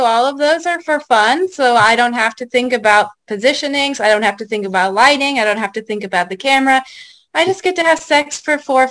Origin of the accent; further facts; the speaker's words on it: Colorado, United States; I'm from Colorado, so I like microbrews.